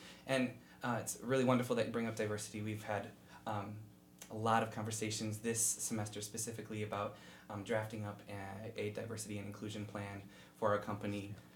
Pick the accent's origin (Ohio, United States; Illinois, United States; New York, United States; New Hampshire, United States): Illinois, United States; Crete; I'm from Crete, Illinois. It's a south suburb of Chicago.